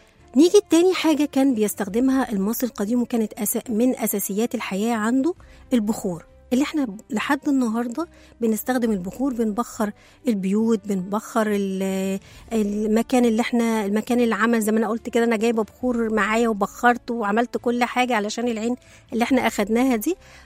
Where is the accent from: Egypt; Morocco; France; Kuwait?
Egypt; وإحنا كمصريين كبجيناتنا بنؤمن أو بنعتقد قوي في موضوع الحسد